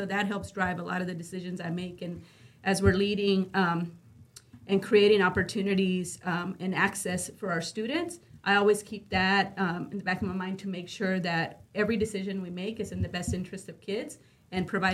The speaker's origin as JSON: {"language": "English", "town": "Dallas", "region": "Texas", "country": "United States", "tie": "born or raised there", "lives_now": "Pleasant Grove, United States", "said": "I grew up in East Dallas, right? I say now I live in Pleasant Grove."}